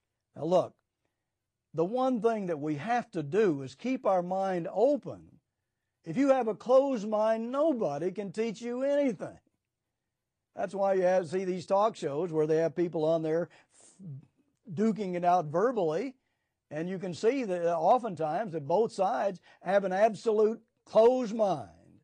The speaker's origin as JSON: {"language": "English", "country": "United States", "said": "as just an American watching what's happening in Britain, worried about what's happening in America"}